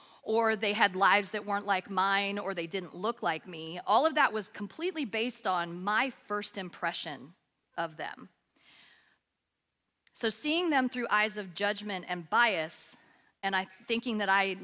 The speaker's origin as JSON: {"language": "English", "town": "Atlanta", "region": "Georgia", "country": "United States", "tie": "born or raised there", "said": "And a lot of you know that I grew up in Unity Church. I grew up in Unity in Atlanta since I was 6 years old. And so for me, this is home."}